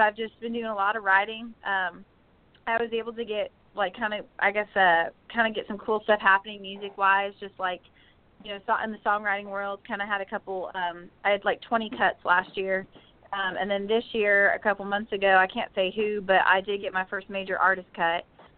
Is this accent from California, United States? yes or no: yes; Bakersfield, California, United States; now in Nashville, United States; And I wrote a song probably about 3 months after I moved to town, called … after my hometown.